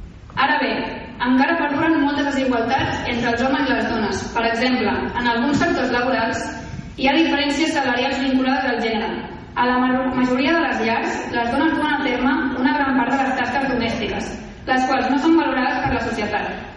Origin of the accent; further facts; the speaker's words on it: Catalonia, Spain; pel meu sentiment de pertinença a Catalunya. Des de sempre, la meva llengua principal ha estat el català. He crescut formant part i gaudint de la cultura catalana.